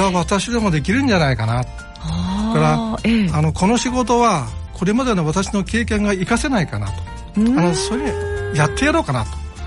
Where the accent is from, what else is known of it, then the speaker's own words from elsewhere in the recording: Okazaki, Aichi, Japan; 岡崎で生まれ育って、岡崎以外にでは住んだことがない生粋の岡崎っ子です。